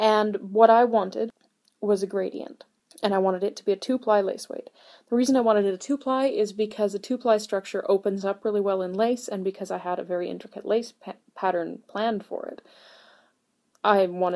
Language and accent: English; Canada; as a Canadian, it really hit me hard